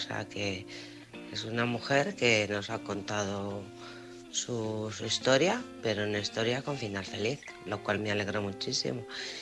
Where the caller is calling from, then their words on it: Alcorcón, Community of Madrid, Spain; de Alcorcón.